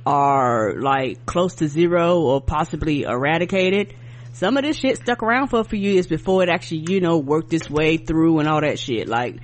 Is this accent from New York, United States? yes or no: yes; Albany, New York, United States; born there; That's why I was born in Albany, and Albany's not a big state, a big area, and Albany's like up way up north